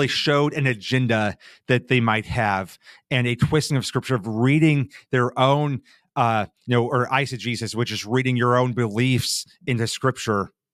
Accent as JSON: {"language": "English", "region": "Nebraska", "country": "United States", "tie": "born or raised there", "said": "You know, I grew up farm in Nebraska"}